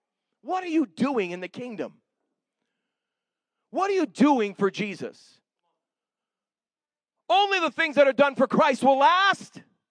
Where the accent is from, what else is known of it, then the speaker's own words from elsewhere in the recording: Gardner, Massachusetts, United States; I'm from New England, so I'm not from here. So I'm not talking around here. I'm talking way up in Gardner, Massachusetts.